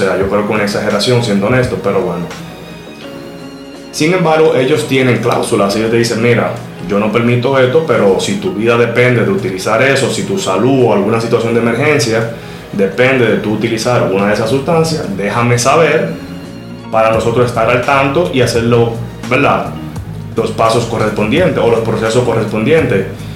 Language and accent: Spanish; Dominican Republic; como dominicano me duele ver ese tipo de situaciones